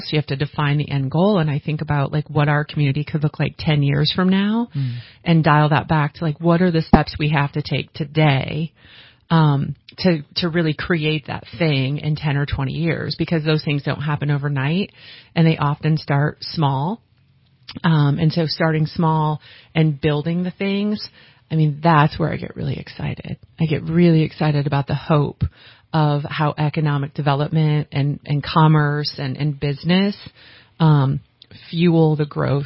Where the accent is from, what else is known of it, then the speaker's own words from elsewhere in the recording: Indiana, United States; I grew up in the Midwest, and everybody went to Florida or the Bahamas, you know. And so Hawaii was really far away from Indiana.